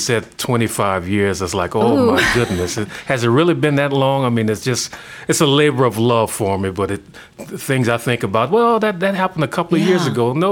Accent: Opelousas, Louisiana, United States; And then my hometown paper, the Opelousas Daily World, needed a sports writer.

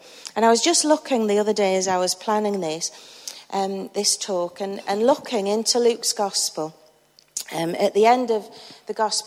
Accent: North East England, United Kingdom; accent: Geordie; and I'm a Geordie, in case you've not recognised that yet

